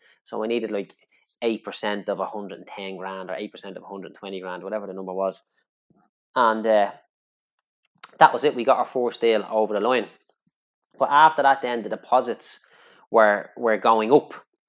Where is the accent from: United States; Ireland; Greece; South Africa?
Ireland; Clondalkin, Leinster; Look, I'm from Clondalkin. There's an abundance of people out there in my community, in my estate, that will never be able to afford to buy their own house